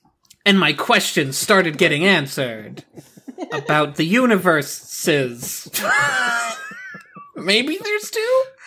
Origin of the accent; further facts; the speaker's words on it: Denmark; I'm from Denmark.